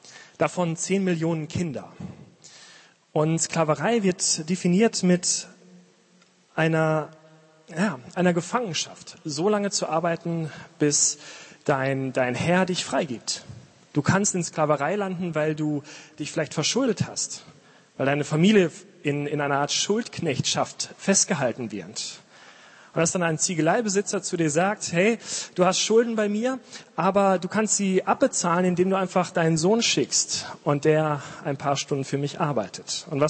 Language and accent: German; North Rhine-Westphalia, Germany; now in Marburg, Germany; komme ich selber nicht aus Marburg, ich komme aus der Nähe von Bielefeld.